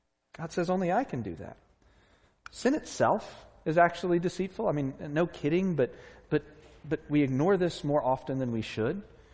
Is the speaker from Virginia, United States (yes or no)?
yes; Virginia Beach, Virginia, United States; I grew up in Virginia Beach, as I've told you before, and we used to go to the beach.